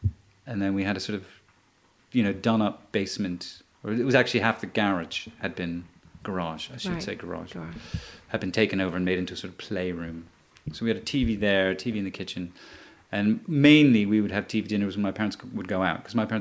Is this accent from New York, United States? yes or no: no; Connecticut, United States; I'm from Connecticut. It's not the cradle